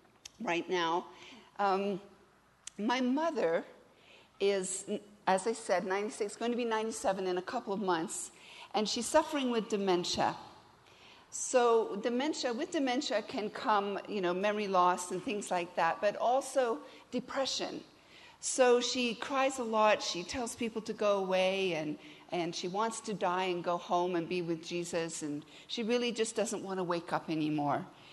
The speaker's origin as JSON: {"language": "English", "country": "Kenya", "said": "some are from Canada, some are from the United States, I'm from Kenya, my mom's in Wales."}